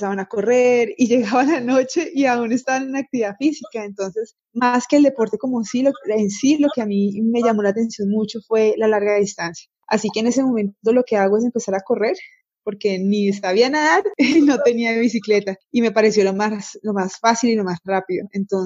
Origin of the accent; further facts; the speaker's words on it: Pitalito, Huila, Colombia; now in Bogotá, Colombia; Soy una mujer huilense, vivo hace más de 30 años aquí en Bogotá, pero nací en Pitalito, Huila.